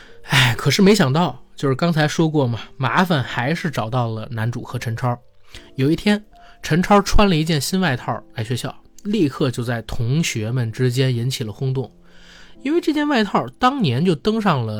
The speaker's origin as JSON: {"language": "Chinese", "region": "Beijing", "country": "China", "said": "我们北京话叫切，就是切了钱"}